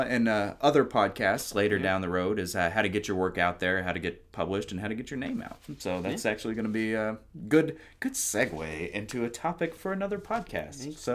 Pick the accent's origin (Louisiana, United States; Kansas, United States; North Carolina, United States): Louisiana, United States; So I'm also from Louisiana. My background is mainly in painting.